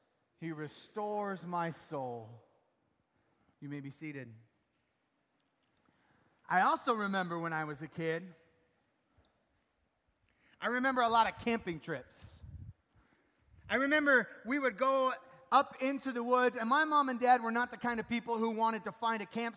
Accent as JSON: {"language": "English", "town": "Spokane", "region": "Washington", "country": "United States", "tie": "born or raised there", "said": "I grew up in Spokane, Washington. The winters, much like here, were long and snowy and wet."}